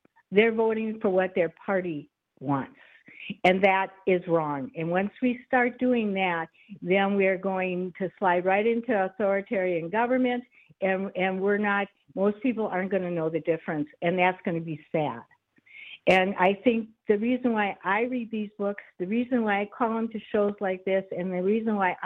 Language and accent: English; United States; I'm not really a Republican or a Democrat. I'm an American, okay?